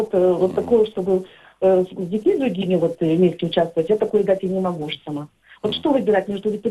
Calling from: Priyutnoye, Kalmykia, Russia; я из Калмыкии, село Приютное.

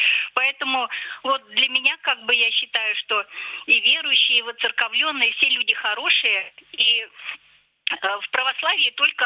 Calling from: Chelyabinsk, Chelyabinsk Oblast, Russia; я звоню из Челябинска.

